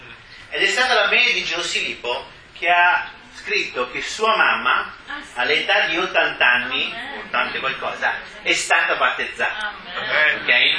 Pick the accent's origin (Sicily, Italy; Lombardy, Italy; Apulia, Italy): Lombardy, Italy; Bergamo; now in Milan, Italy; che voi siate effettivamente stranieri a Milano, come me che sono bergamasco